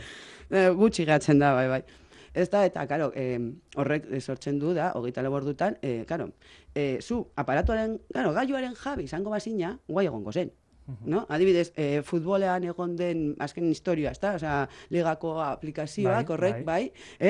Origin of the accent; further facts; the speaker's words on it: Bilbao, Basque Country, Spain; ni bilbotarra naiz, eta nire lagunak, bilbon daude.